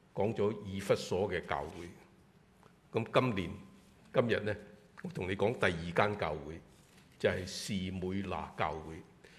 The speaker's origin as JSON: {"language": "Chinese", "country": "China", "said": "所以你會看見我們中國人都是做了皇帝想什麼？"}